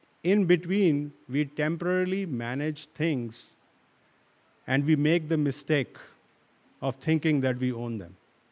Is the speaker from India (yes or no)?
yes; India; now in United States; When I was young in India, growing up in India, I used to go to Hindu temples a lot. Even while after coming to America, I used to go to Hindu temples.